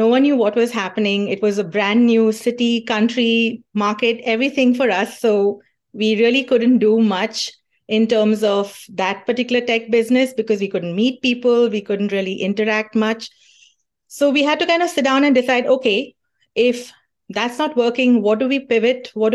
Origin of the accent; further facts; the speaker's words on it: Bombay, Maharashtra, India; also born or lived in Dubai; now in Canada; We were living in the Middle East. It was 18 years that we were there, but we are actually from India, from Bombay, India.